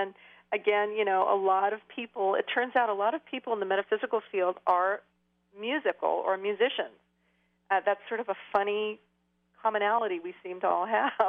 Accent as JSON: {"language": "English", "region": "California", "country": "United States", "tie": "born or raised there", "said": "I mean, I grew up in California where there's everything under the sun here."}